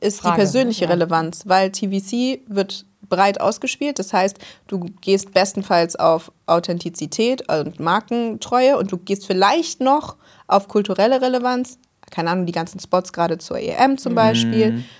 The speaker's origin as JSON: {"language": "German", "town": "Neuss", "region": "North Rhine-Westphalia", "country": "Germany", "said": "Ich bin Neusserin."}